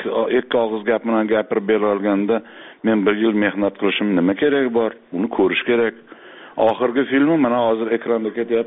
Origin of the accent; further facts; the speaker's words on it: Tashkent, Uzbekistan; men Eski shaharda katta bo'lganman, Chuvalach ko'chasida